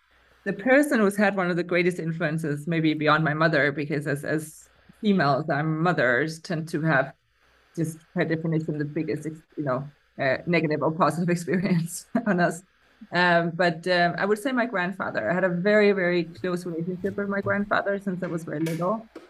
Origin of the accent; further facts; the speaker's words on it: Denmark; So I would say Europe or even my home country, Denmark.